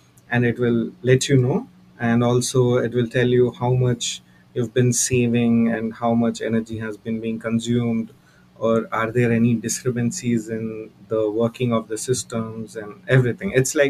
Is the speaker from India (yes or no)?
yes; India; English is a second language; moved away as an adult; now in Germany; even though we're coming from India, we don't like so many like people and having seen so many people or even interacting with them on a daily basis. So that's one of the main reasons I moved to Germany.